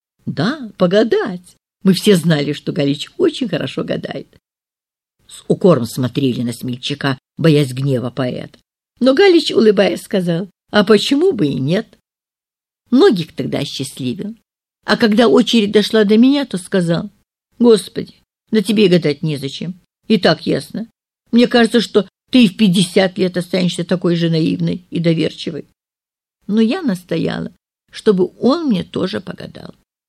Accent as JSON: {"language": "Russian", "town": "Kyiv", "region": "Kyiv City", "country": "Ukraine", "said": "Знал, что я из Киева."}